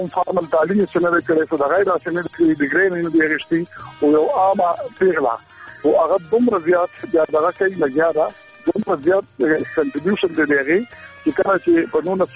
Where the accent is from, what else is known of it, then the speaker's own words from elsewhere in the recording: Khadar Khel, Khyber Pakhtunkhwa, Pakistan; زمونږ کلی د کوهاټ لاچی سر نږدې خدر خیل نوم یو کلی و